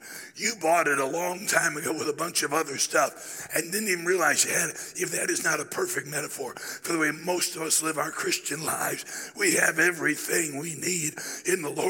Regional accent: South Carolina, United States; also born or lived in Michigan; I was born in South Carolina. I went back and graduated from high school and college here. But intervening years, I was in Michigan. My dad ran the Detroit Rescue Mission.

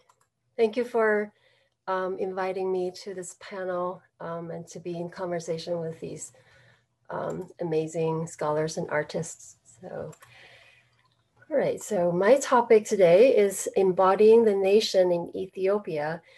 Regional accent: China; now in United States; I grew up in China, always dreamt of dancing, but I didn't start dancing until I came to Minnesota

